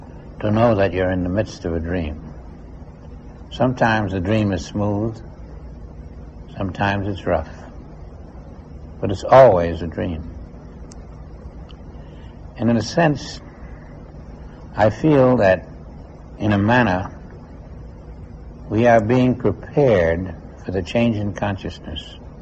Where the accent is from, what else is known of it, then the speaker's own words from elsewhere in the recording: Kauai, Hawaii, United States; And then in my hometown, in Kauai, the same thing.